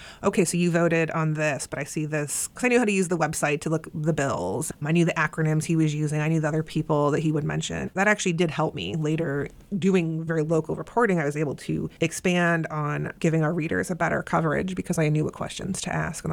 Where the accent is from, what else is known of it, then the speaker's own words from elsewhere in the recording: Oak Park, Illinois, United States; I grew up in Oak Park.